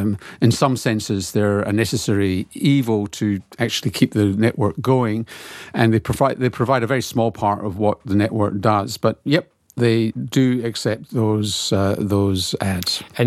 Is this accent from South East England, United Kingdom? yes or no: no; Glasgow, Scotland, United Kingdom; So I grew up in Glasgow, which is has some of the greatest disparities in any city in Western Europe.